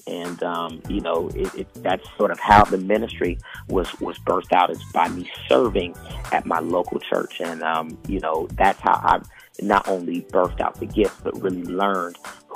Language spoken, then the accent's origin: English; Seattle, Washington, United States; You know, I come from Seattle, Washington, and, you know, this is where I've been living, was born and raised with two amazing parents.